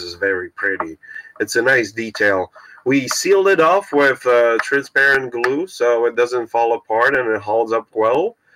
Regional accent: Košice, Košice Region, Slovakia; English is a second language; now in Japan; When you renovate an old house in a protected area, even in Prague or in my hometown, Košice, you have to obey the old ways of making stuff.

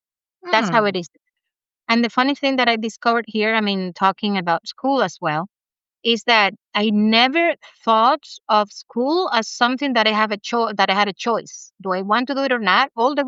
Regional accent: Cuba; English is a second language; moved away as an adult; now in Canada; I grew up in Cuba, sunny, warm Cuba. And I went to school there too because I've only been 15 years in Canada, which is even less than a third of my life in this planet. So Cuba is where I became the person that I am today.

